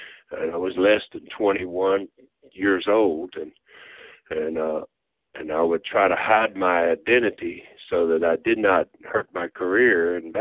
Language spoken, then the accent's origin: English; Tennessee, United States; born there; I was born in Tennessee, actually, so I was born there and spent a lot of time there